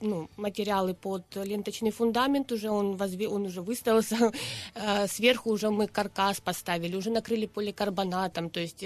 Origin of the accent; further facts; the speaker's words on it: Horlivka, Donetsk Oblast, Ukraine; Сама я із Горловки.